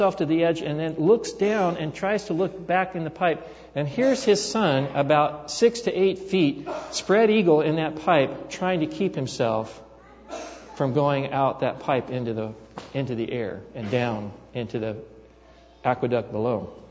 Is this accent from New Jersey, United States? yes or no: no; California, United States; this true story that happened when I was still growing up in California.